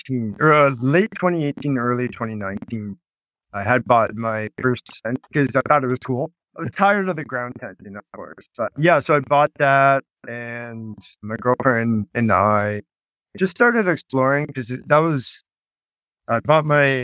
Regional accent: Moncton, New Brunswick, Canada; Born and raised in Moncton, New Brunswick. So that's the hub city of New Brunswick, Nova Scotia, and PEI.

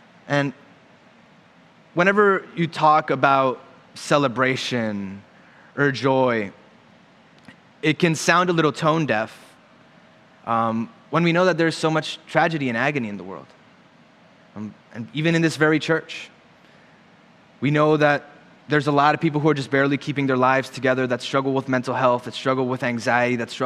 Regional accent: Puerto Rico; I grew up in Puerto Rico

